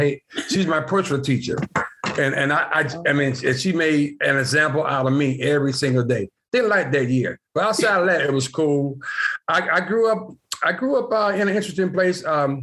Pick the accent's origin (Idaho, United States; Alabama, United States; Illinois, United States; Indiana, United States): Alabama, United States; Fairfield; We grew up in Fairfield, Alabama, but then we moved over to Bush Hills, which I was in sixth grade.